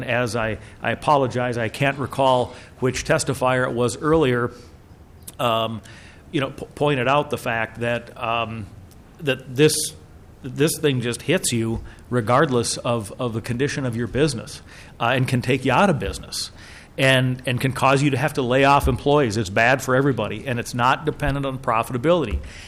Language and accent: English; East Grand Forks, Minnesota, United States; I hail from East Grand Forks, a smaller town within the state, and those folks are hurt by this kind of thing.